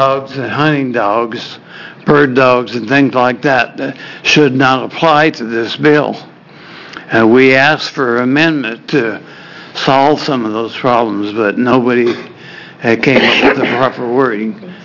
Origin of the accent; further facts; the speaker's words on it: Oregon City, Oregon, United States; I'm from Oregon City, Oregon.